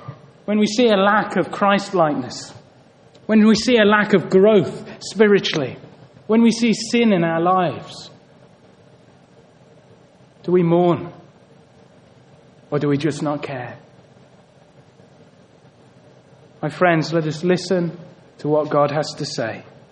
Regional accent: England, United Kingdom; We're English. We have a stiff upper lip.

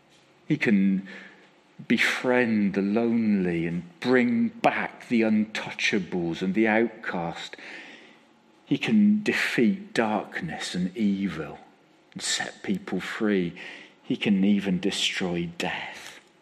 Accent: Bradford-on-Avon, South West England, United Kingdom; When I was a boy growing up in Bradford-on-Avon, on the edge of the town, on a crossroads

